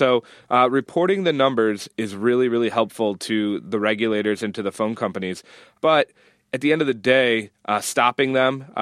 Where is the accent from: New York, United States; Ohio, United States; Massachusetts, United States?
New York, United States; Buffalo; I grew up in Buffalo, so we would get one when they closed the roads in the schools.